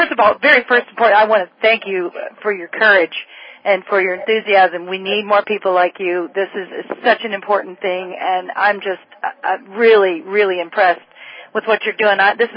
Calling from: Atlanta, Georgia, United States; from Atlanta.

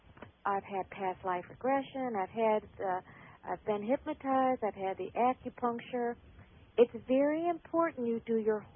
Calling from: Cocoa Beach, Florida, United States; I'm calling from Florida.

